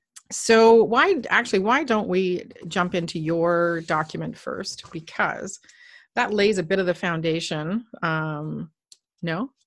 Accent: Toronto, Ontario, Canada; I'm from Toronto.

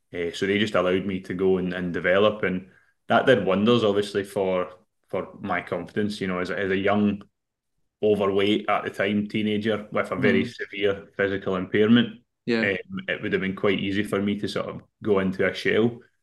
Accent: Scotland, United Kingdom

